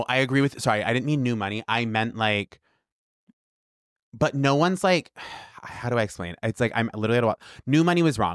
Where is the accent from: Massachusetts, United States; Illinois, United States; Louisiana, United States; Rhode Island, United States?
Rhode Island, United States; Cranston; Yeah, I lived on Gale Ave. My grandparents live in Edgewood. Like, I'm from Cranston. My whole family went to Cranston East. I went to Chester Barrows.